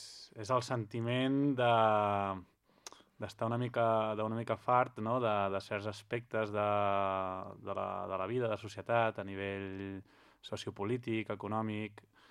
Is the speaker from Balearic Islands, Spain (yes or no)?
no; Sant Sadurní d'Anoia, Catalonia, Spain; Som quatre de Sant Sadurní i un infiltrat de Vilafranca, del Penedès.